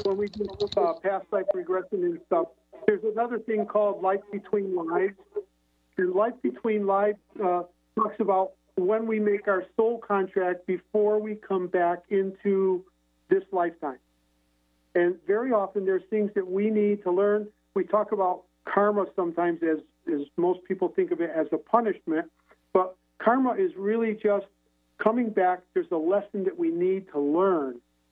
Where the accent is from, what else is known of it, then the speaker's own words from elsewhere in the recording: Connecticut, United States; Well, I'm originally from Connecticut.